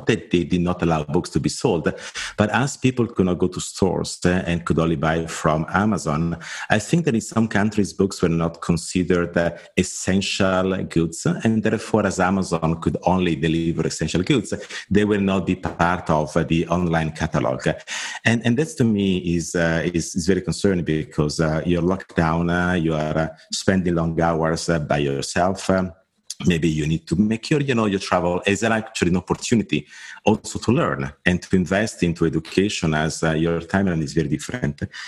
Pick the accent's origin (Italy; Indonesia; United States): Italy; now in Frankfurt, Germany; As you can probably hear, I'm Italian. I'm based in Frankfurt.